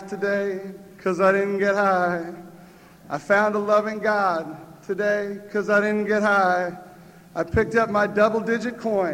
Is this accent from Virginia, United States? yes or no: yes; Virginia, United States; I'll be able to say for the first time in 10 years that … I'm an addict from Virginia.